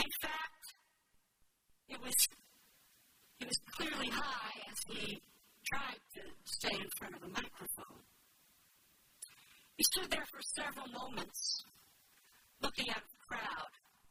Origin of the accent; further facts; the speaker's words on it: Babylon, United States; I was born on Good Friday, raised in a town called Babylon. What more can I do with my life? But we grew up in a singing church